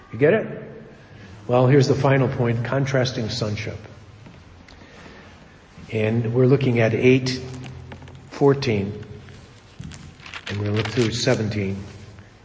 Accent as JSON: {"language": "English", "town": "Chicago", "region": "Illinois", "country": "United States", "said": "because I'm from Chicago. We don't speak English. It's something else we created."}